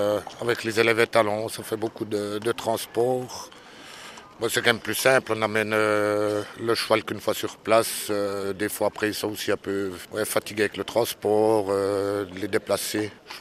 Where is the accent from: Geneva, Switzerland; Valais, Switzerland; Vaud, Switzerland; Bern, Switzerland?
Bern, Switzerland; La Ferrière; je viens de La Ferrière et je suis éleveur.